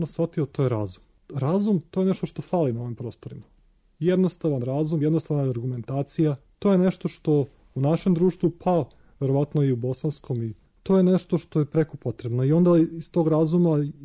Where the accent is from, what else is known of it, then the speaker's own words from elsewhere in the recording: Niš, Nišava District, Serbia; pošto ja sam iz Niša rodom, postoji ta mekota, postoji taj duh, postoji ta lirika